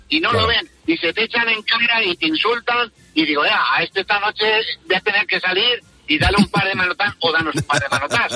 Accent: Villarrobledo, Castilla-La Mancha, Spain; yo soy de Villarroledo, Albacete

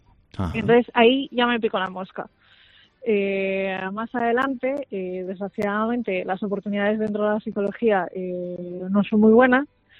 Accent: Asturias, Spain; now in Salamanca, Spain; yo no soy de Salamanca, yo he terminado aquí en Salamanca un poco por circunstancias de la vida. Yo soy

